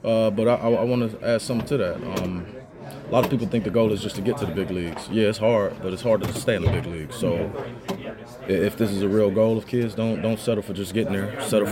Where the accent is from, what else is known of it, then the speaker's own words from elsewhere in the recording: Cincinnati, Ohio, United States; I'm from Cincinnati, Ohio.